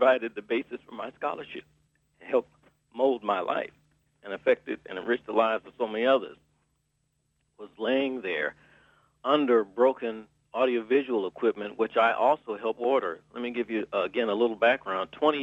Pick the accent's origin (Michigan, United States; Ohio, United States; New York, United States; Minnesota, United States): Michigan, United States; Highland Park; I was born in Detroit and raised in Highland Park, which means that I tend to be cynical about what appointed or political officials tell me.